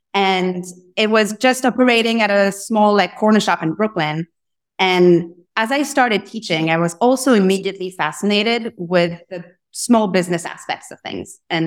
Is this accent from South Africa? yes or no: no; Paris, Île-de-France, France; moved away as an adult; now in New York, United States; I'm originally from Paris. I grew up next to Paris and moved to New York about 9 years ago, originally to do academic research